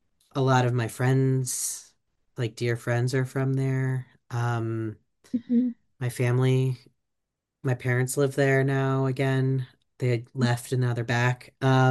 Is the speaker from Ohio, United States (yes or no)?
yes; Ohio, United States; I love when people are from Ohio because I'm from Ohio.